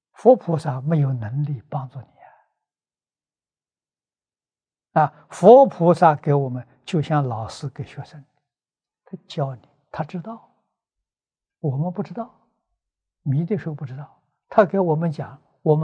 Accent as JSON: {"language": "Chinese", "town": "Lujiang", "region": "Anhui", "country": "China", "said": "我是安徽庐江人"}